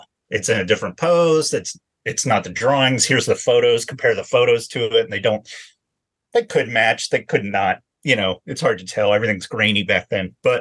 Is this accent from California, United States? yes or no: no; Ohio, United States; So when I was like 7 years old, I'm from Ohio. My parents take me to the Ohio State Fair